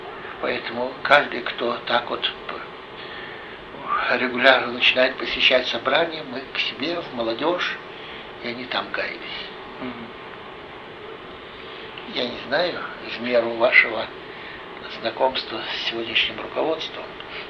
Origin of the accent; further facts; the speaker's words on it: Leningrad, Saint Petersburg, Russia; moved away; also born or lived in Chisinau; Вот так я уроженец, блокадник Ленинграда. Уехал из Ленинграда и прописался в Кишинёве. И так мы оказались в Кишинёве 63-го года.